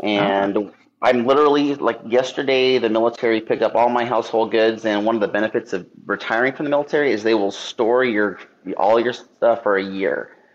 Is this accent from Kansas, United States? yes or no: no; Phoenix, Arizona, United States; like, my wife's from Tucson, I'm from Phoenix.